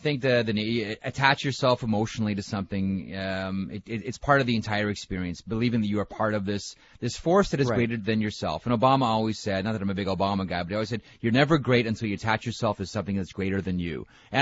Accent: Toronto, Ontario, Canada; I grew up as a Maple Leaf fan. I grew up in Toronto

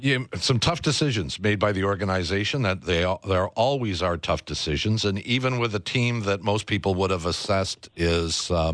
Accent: Toronto, Ontario, Canada; me growing up in Toronto

